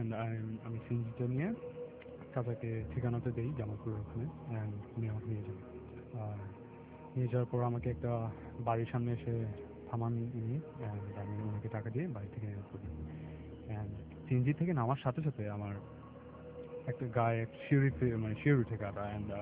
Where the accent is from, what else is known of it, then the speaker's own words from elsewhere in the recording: Dhaka, Dhaka Division, Bangladesh; From Banani.